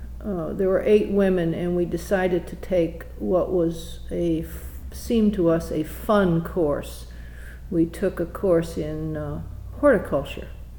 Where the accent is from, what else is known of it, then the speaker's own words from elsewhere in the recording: Florida, United States; also born or lived in Pennsylvania; Well, I was born in Pennsylvania and raised practically in Florida because my father was a high school principal and we were there every summer and Christmas.